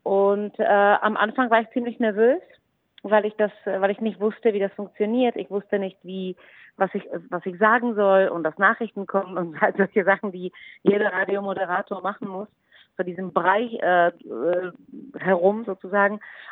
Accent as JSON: {"language": "German", "country": "Czechia", "second_language": "German", "said": "weil ich bin eine Tschechin, also eine Ausländerin."}